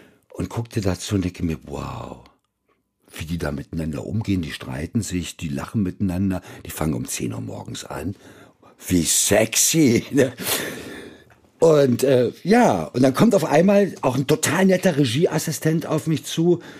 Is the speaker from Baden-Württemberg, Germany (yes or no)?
no; Hanover, Lower Saxony, Germany; ich bin in Hannover aufgewachsen, da wo ich aufgewachsen bin, das hat mir da nicht sonderlich gut gefallen.